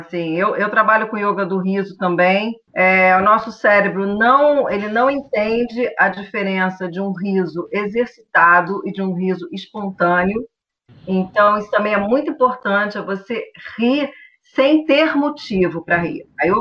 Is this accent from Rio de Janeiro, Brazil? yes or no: yes; Rio de Janeiro, Brazil; Eu sou do Rio de Janeiro, mas vim aqui dirigir.